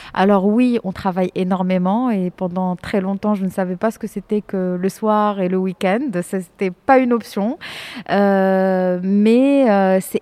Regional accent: Morocco; je suis marocaine, j'ai grandi, enfin, je suis née, j'ai grandi au Maroc, de famille de parents marocains. J'ai quand même fréquenté l'école française, j'ai étudié en France, j'ai décidé de rentrer au Maroc

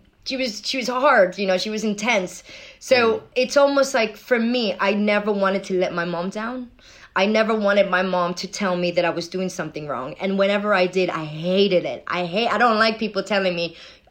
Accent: Venezuela; And also, you know, growing up in Venezuela, you know, just a little casual world championship under my belt.

